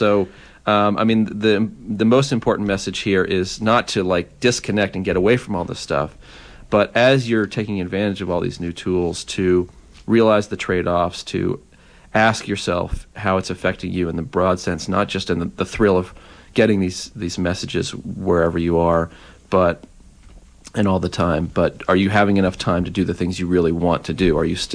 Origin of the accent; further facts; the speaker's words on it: New York, United States; I come from New York, and, you know, they're just struggling to get people, you know, to read and all those basic things.